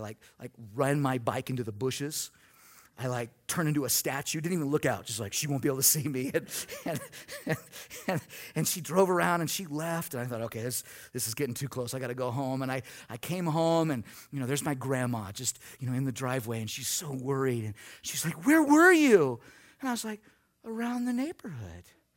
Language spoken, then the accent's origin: English; Long Beach, California, United States; I grew up in Long Beach, and we had this house that was right next to a drive-in movie theater.